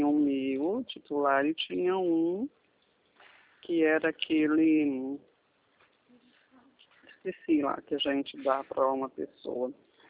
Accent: São Joaquim da Barra, São Paulo, Brazil; Não, não, eu sou de São Joaquim da Barra.

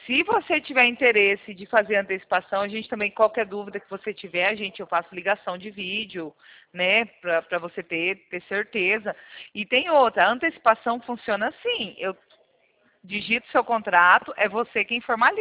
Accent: Arapongas, Paraná, Brazil; Eu sou aqui de Arapongas, do Paraná.

